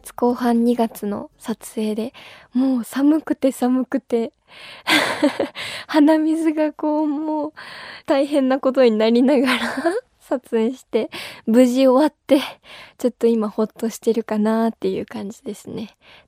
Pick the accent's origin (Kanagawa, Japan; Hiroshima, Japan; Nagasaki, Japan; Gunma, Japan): Hiroshima, Japan; 生口島は私の地元から近く、サイクリングでよく訪れる場所なのですが